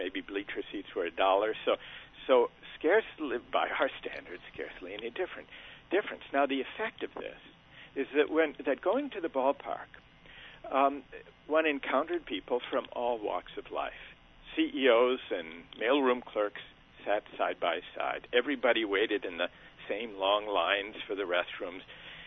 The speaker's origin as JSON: {"language": "English", "town": "Minneapolis", "region": "Minnesota", "country": "United States", "tie": "born or raised there", "said": "I grew up in the Midwest in Minneapolis, was a Minnesota Twins fan, and would go to the ballpark."}